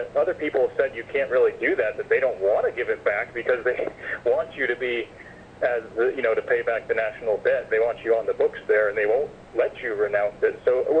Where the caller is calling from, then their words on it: Bahamas; I'm calling from the Bahamas.